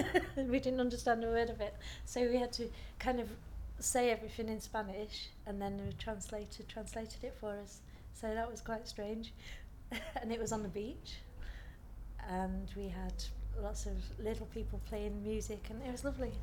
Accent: East Midlands, United Kingdom; now in Gainsborough, United Kingdom; I was brought up in Nottinghamshire, but it's only just across the water, across the River Trent. And I've lived in Gainsborough for about 15, 16 years now.

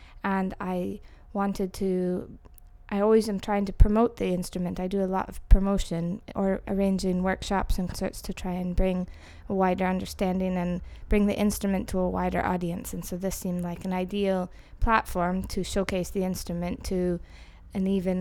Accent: Anchorage, Alaska, United States; now in Glasgow, United Kingdom; my date of birth is March 11th, 1984. I come from Anchorage, Alaska, and I've been in Scotland for the last 7 years, so I've come down from Glasgow.

